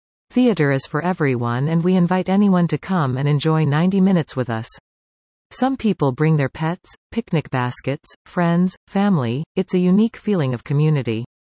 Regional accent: Barrie, Ontario, Canada; I moved back to my hometown of Barrie and was working for a few different theatre companies

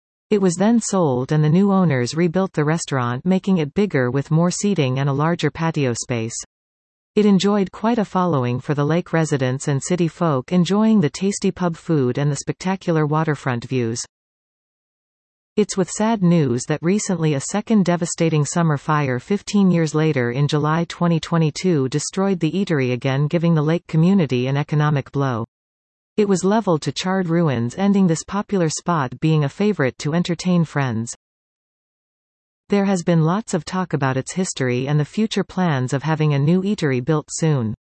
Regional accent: Hespeler, Ontario, Canada; Being a kid growing up in Hespler, Pislinch Lake was where most of my summers were spent swimming, fishing and eating French fries and hot dogs.

